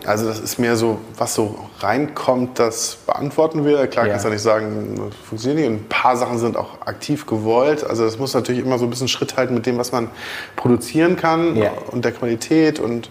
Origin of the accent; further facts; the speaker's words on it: Hamburg, Germany; born there; als echter geborener Hamburger